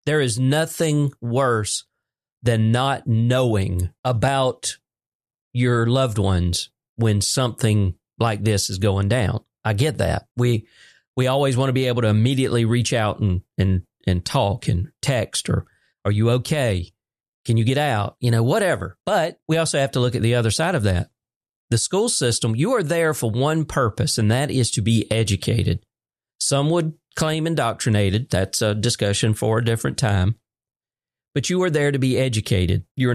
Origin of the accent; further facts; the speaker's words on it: Georgia, United States; We are originally from Ben Hill County, and the short time that they did go through the Ben Hill County school system was very short.